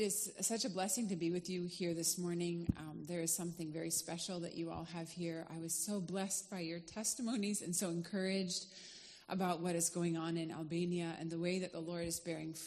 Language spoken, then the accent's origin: English; North Carolina, United States; moved away as an adult; now in Philippines; I am from North Carolina, and I was involved short-term in the Philippines since I was 16 years old, and I moved after ministry school in 2009.